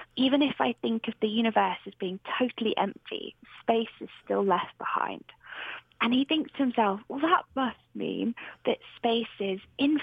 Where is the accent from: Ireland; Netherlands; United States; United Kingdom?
United Kingdom; So me visiting Alaska as a British person